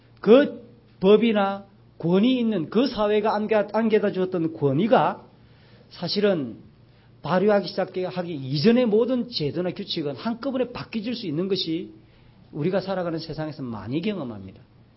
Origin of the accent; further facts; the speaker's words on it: Jinhae, South Gyeongsang, South Korea; 저는 고향이 진해이기 때문에 진해는 해군이 너무 많습니다.